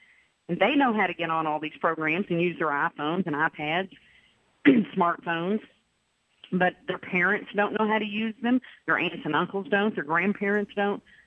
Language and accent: English; Arkansas, United States; I was raised right here in North Central Arkansas, and my parents are good folks, and we went to church, and I'm a Christian.